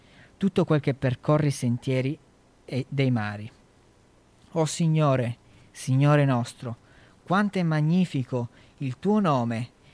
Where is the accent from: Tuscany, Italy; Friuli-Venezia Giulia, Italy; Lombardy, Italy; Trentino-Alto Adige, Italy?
Friuli-Venezia Giulia, Italy; Monfalcone; born there; Io sono nato a Monfalcone.